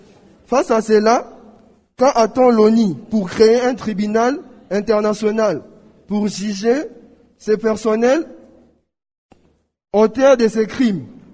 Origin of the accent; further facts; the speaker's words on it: DR Congo; notamment opérationnelles ici chez nous en RDC